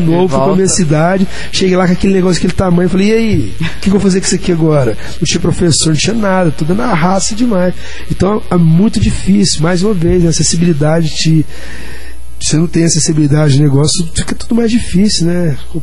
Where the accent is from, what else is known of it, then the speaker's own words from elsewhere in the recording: Uberlândia, Minas Gerais, Brazil; eu sou de Uberlândia, Minas Gerais, que é interior, mas nem é tão pequeno assim.